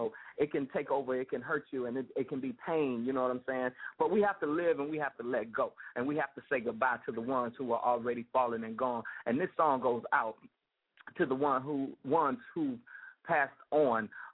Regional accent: United States; I mean, yes, I'm an American. I'm a full red-blooded American. I love my country.

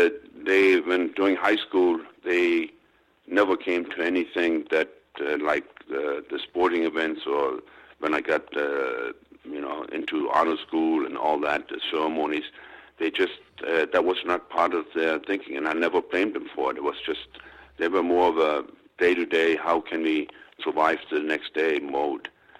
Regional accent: Germany; I had no idea where oranges came from growing up in Germany.

